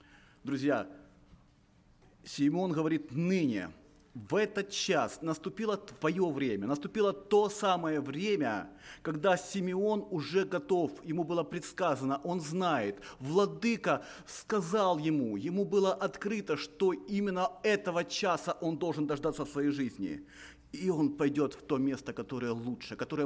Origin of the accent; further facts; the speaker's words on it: Ukraine; moved away; Мы с семьей с Украины приехали вот в апреле месяце.